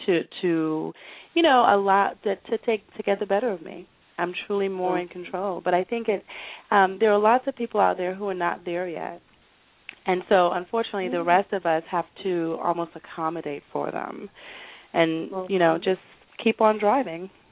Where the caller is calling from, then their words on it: Atlanta, Georgia, United States; I'm calling from Atlanta.